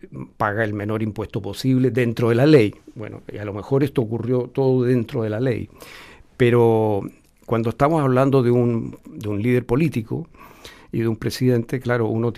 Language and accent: Spanish; Chile; como chileno